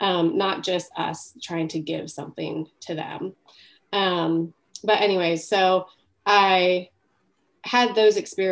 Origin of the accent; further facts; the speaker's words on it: Noblesville, Indiana, United States; I grew up in Noblesville, Indiana.